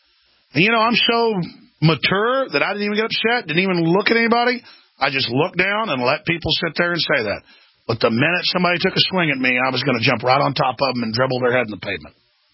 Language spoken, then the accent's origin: English; Dallas, Texas, United States; You know, I grew up in Dallas, Texas, and I had the fun chance to be racially attacked.